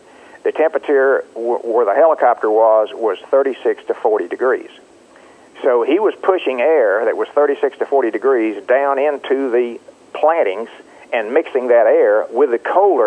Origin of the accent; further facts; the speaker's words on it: Florida, United States; when I was growing up in Florida and working in citrus